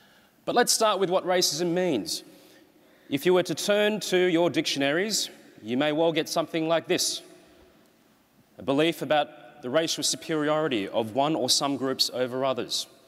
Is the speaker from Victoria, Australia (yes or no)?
no; Sydney, New South Wales, Australia; I'm part Chinese, but I can tell you, although I grew up in Sydney, I was never mistaken for Indian.